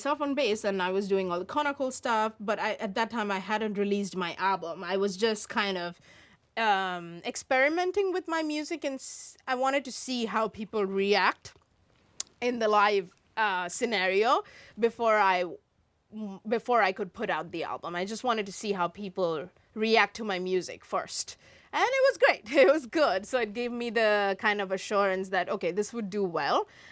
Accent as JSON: {"language": "English", "country": "India", "said": "because I'm from India, you know?"}